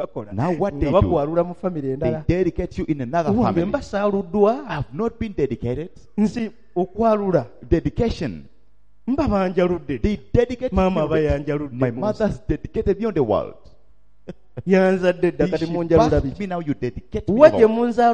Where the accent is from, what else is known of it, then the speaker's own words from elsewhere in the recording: Central Region, Uganda; cause you feel the book of Numbers, I came from Buganda, in the family of those people.